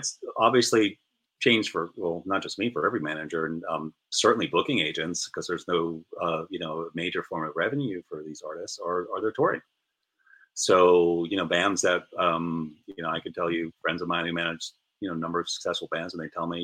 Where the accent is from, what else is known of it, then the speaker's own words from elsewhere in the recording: New York, United States; I mean, I grew up surfing on Long Island.